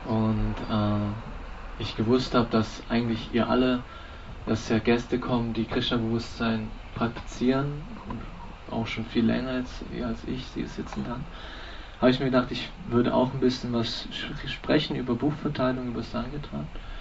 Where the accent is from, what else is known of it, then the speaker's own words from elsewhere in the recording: Berlin, Germany; Ich komme aus Berlin.